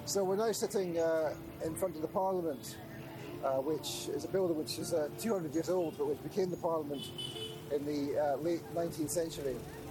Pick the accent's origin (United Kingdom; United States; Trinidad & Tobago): United Kingdom; Glasgow, Scotland; So I come from Glasgow in Scotland. I'm sorry, did you say I was English? I'm not English.